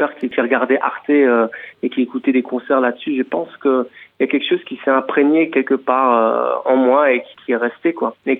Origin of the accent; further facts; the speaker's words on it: Luxembourg; moved away; also born or lived in Paris, France; c'était parallèlement quand j'ai quitté le Luxembourg pour aller à Paris pour apprendre la musique parce que j'étais autodidacte